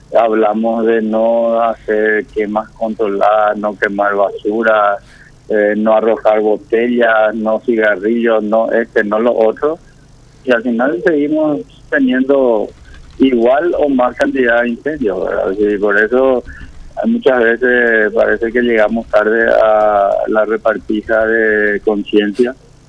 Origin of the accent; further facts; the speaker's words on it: Paraguay; Yo lastimosamente tengo que hablar como paraguayo del paraguayo.